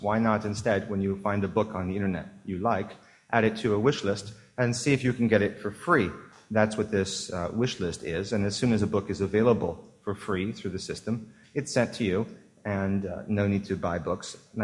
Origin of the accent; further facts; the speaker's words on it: London, United Kingdom; This is my hometown. Southeast London